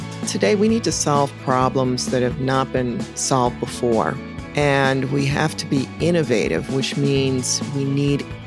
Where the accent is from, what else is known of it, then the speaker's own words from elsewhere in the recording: Chicago, Illinois, United States; Yeah, we grew up on the south side of Chicago during a lot of those transitional years.